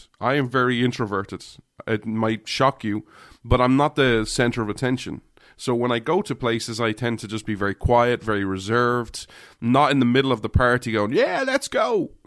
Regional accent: Ireland; And I start talking, and my accent sticks out. My accent sticks out everywhere. And like, did you come from Ireland? Like, absolutely, I came here for the day.

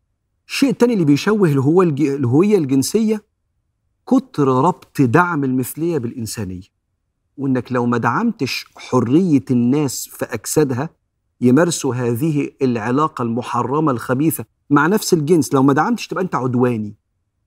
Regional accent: Egypt; هويتي إن أنا مسلم، أنا مسلم. هويتي إن أنا مصري، أنا مصري.

